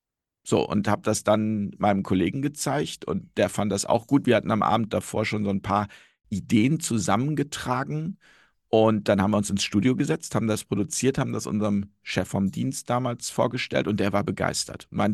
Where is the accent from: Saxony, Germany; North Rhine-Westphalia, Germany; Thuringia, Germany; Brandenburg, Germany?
North Rhine-Westphalia, Germany; Ich komme halt aus Nordrhein-Westfalen und da sagt man halt Kirche und Verkehr.